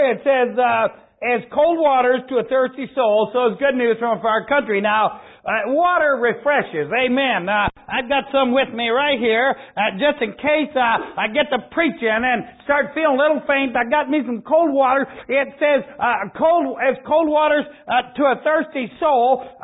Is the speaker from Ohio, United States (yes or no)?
yes; Ohio, United States; I'm an evangelist from Ohio.